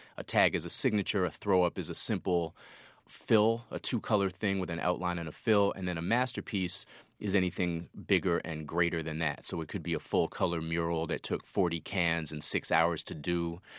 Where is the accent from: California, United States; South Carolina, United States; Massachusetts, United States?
Massachusetts, United States; Boston; No. I grew up in Boston, so I was doing it in Boston.